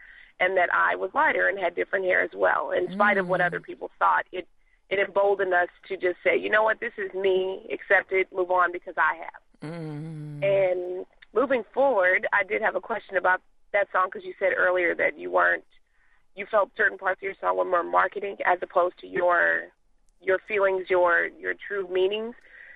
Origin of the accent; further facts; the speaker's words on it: Oakland, California, United States; me and my sister, we grew up in Oakland, and we're Black and Mexican, and we came out very opposite looking.